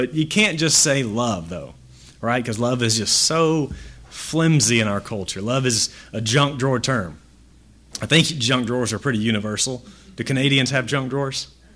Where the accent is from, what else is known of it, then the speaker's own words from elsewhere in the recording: Texas, United States; And, you know, I'm from Texas, so it's halfway expected.